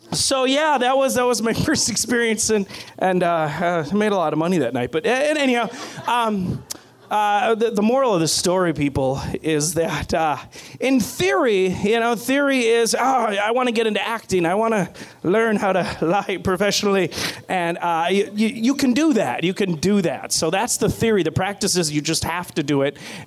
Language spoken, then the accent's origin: English; Waukesha, Wisconsin, United States; I'm from Waukesha, Heartland, so, you know, not too far away. But when I moved to the big city, it was a big city for me.